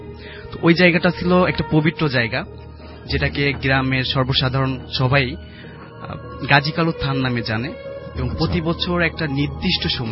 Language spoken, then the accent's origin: Bangla; Khulna, Khulna Division, Bangladesh; খুলনা থেকে আসছি।